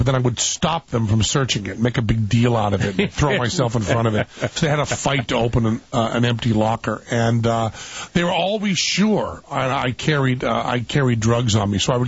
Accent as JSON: {"language": "English", "town": "Greenfield", "country": "United States", "said": "it's because I'm from Greenfield."}